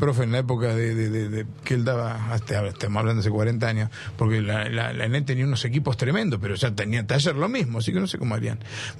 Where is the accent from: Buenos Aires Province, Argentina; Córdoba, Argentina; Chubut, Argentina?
Buenos Aires Province, Argentina; Bahía Blanca; born there